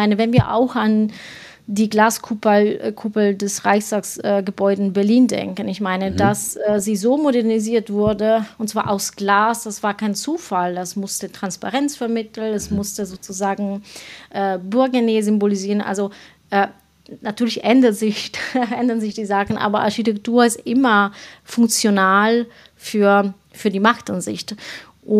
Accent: Piedmont, Italy; German is a second language; Nein, ich komme nicht aus Rom. Ich komme aus dem Norden, aus dem Piemont.

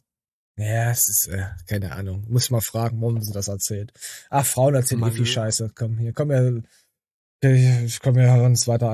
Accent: Thuringia, Germany

